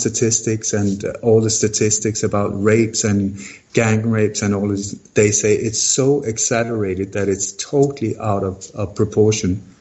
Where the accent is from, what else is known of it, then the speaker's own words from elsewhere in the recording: Sweden; English is a second language; moved away; also born or lived in Denmark; I grew up in Sweden. I was born in Denmark. I grew up in Sweden.